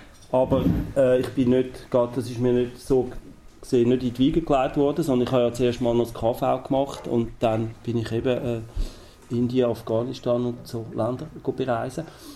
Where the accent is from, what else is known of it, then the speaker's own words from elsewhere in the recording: Switzerland; Also wie stehen wir überhaupt da als Schweizer zum Beispiel jetzt auch in der Welt, oder?